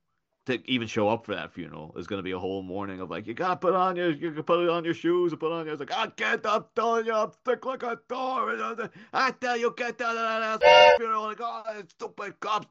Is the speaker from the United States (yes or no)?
no; Ireland; now in Liverpool, United Kingdom; I'm mostly Irish and I moved over to Liverpool, which is a very left-leaning city.